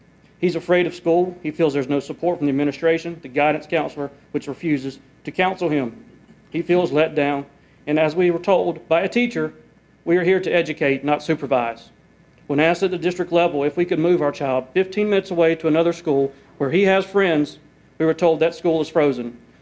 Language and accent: English; Simpsonville, South Carolina, United States; I'm from Simpsonville.